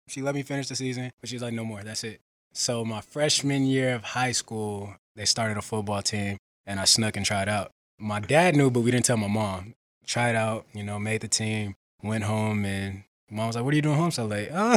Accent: West Coast, United States; I'm from West Coast. What do you expect?

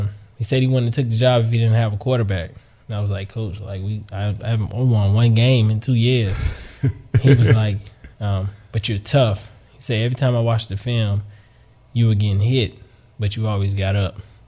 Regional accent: Miami, Florida, United States; South Florida, I didn't want to stay home. Just growing up in Miami, it's too close.

